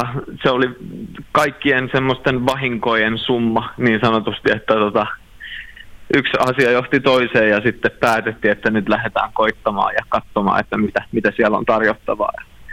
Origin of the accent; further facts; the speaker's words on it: Vaasa, Ostrobothnia, Finland; now in Helsinki, Finland; vaikka mä oon Vaasasta lähtenyt, niin kuin mä oon aikaisemminkin sanonut, niin Vaasa on aina koti